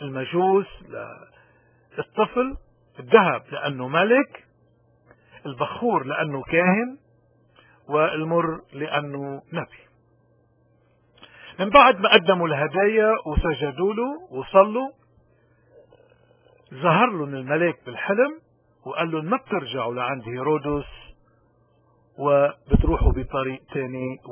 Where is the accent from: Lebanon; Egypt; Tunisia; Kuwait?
Lebanon; عندنا بلبنان 2 مليون لاجئ سوري